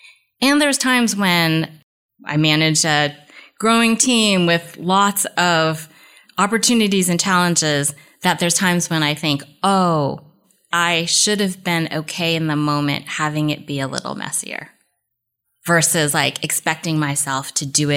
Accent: California, United States; They landed briefly in the East Coast, but I have been a Bay Area native since kindergarten.

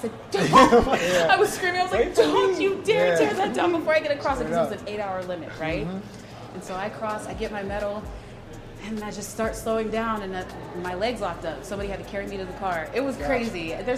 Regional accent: Arizona, United States; I am a Cardinals fan because I was born and raised in Arizona.

